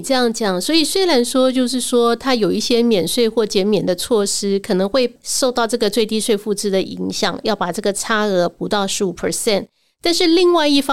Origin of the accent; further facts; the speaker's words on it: Taiwan; 因为我们台湾这边还没有实施这个 Pillar 2